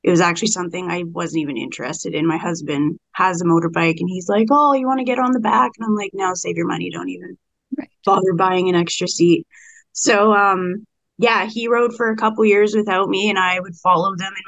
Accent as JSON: {"language": "English", "town": "Kelowna", "region": "British Columbia", "country": "Canada", "tie": "born or raised there", "said": "I was born and raised in Kelowna, BC."}